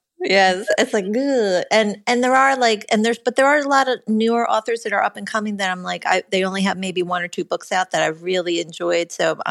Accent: Ocean City, New Jersey, United States; I just yesterday was in my hometown, Ocean City. And my library in Ocean City is trying to get me to do a talk too.

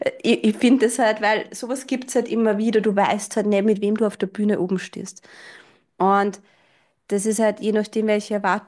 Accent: Austria; dass ich als Österreicherin da jetzt keine Qualifikation brauche für die Worlds.

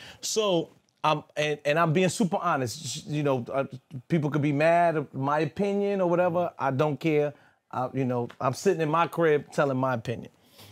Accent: Brooklyn, New York, United States; also born or lived in Bronx; So I'm from Brooklyn, right? But I have moved to the Bronx early in my lifetime.

